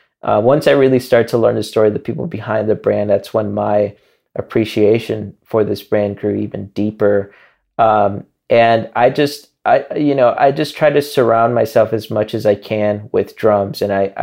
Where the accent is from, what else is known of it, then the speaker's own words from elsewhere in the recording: Chicago, Illinois, United States; I grew up a drummer. I've been playing drums since I was 11. And growing up in Chicago